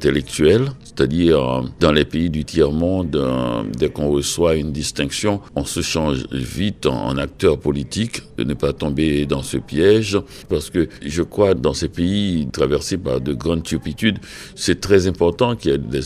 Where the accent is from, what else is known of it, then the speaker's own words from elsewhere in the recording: Haiti; also born or lived in Quebec, Canada; je viens d'Haïti et j'ai vécu une grande partie de ma vie au Québec. Et je suis de 2 grandes nation francophone en Amérique, et créole pour Haïti aussi.